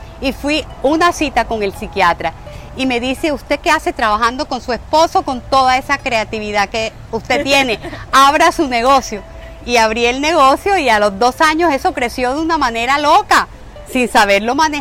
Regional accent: Colombia; moved away as an adult; yo, mi esposo y yo somos colombianos. Nos vinimos de Colombia porque había una situación de mucha inseguridad.

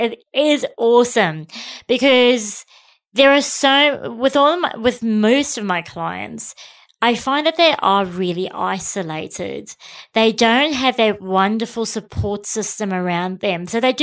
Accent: South Africa; growing up in South Africa

